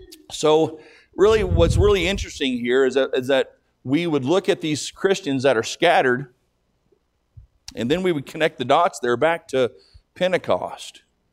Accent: Texas, United States; I grew up in the Texas Panhandle. I know the Texas Panhandle, know the area.

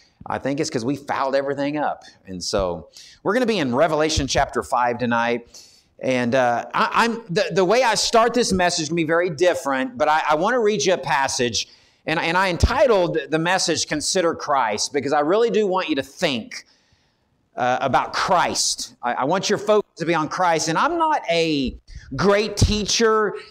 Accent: Texas, United States; Where I grew up in West Texas, I would drive through the countryside and when I was growing up, it was just open.

